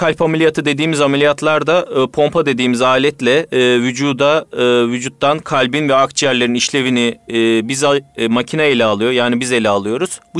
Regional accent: Konya, Turkey; born there; now in Istanbul, Turkey; anestezi ve reanimasyon doktoruyum. 1981 Konya doğumluyum. Selçuk Üniversitesi Tıp Fakültesi mezunuyum. Haseki Eğitim Araştırma Hastanesi'nde anestezi eğitimimi aldım. Şimdi İstanbul'da özel bir hastanede devam ediyorum görevime.

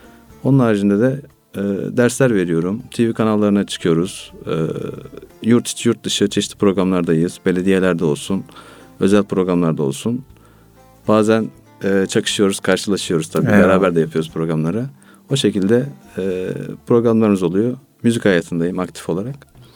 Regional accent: Kütahya, Turkey; born there; 86 Kütahya doğumluyum.

